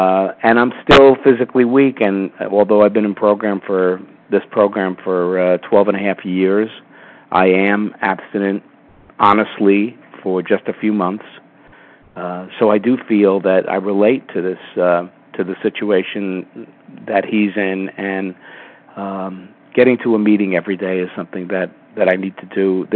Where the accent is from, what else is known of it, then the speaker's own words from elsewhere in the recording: New York City, New York, United States; I'm from New York City. I am a first-timer on this call.